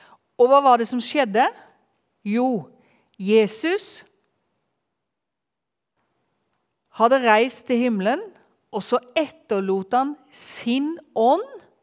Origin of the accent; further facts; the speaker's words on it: Tromøya, Agder, Norway; Jeg kommer fra Tromøya ut forbi Arendal, der jeg vokste opp. Men der flyttet jeg ganske tidlig ifra og har bodd på Kvitsund.